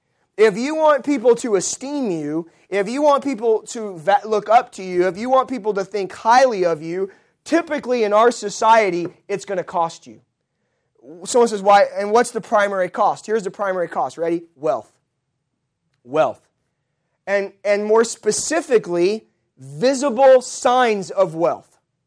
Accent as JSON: {"language": "English", "town": "West Covina", "region": "California", "country": "United States", "tie": "born or raised there", "said": "Growing up in West Covina, California, I spent my entire life pretty much from the age of about 4 months till 18 years old living in the same apartment complex."}